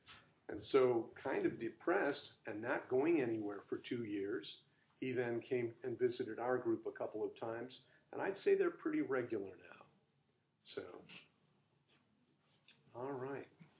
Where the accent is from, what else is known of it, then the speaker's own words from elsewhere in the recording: New York, United States; now in Yuba City, United States; I grew up in New York State, not the city, it's different, and we are upstate hillbillies. They claim we sound like Gomer Pyle to them.